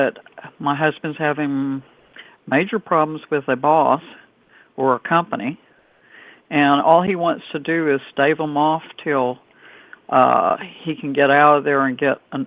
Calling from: Florida, United States

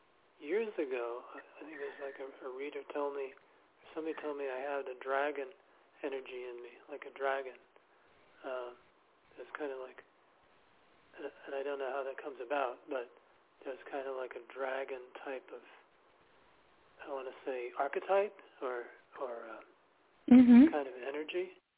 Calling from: New York City, New York, United States; I'm calling from New York City.

